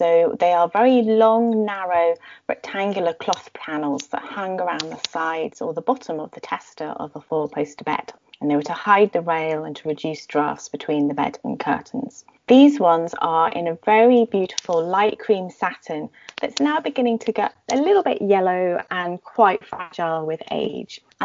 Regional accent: Bristol, South West England, United Kingdom; From growing up in Bristol, I know that Summer Progress in 1535 was to the West Country.

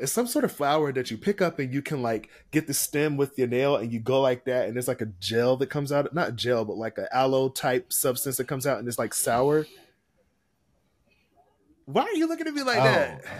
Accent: the South, United States; So, like, for me, when I grew up in the South, I was outside all the time. Like, I was in the woods.

